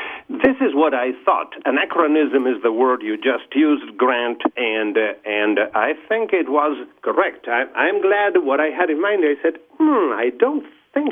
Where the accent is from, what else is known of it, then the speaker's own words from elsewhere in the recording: Buenos Aires, Argentina; English is a second language; now in Indianapolis, United States; Originally, Buenos Aires, Argentina.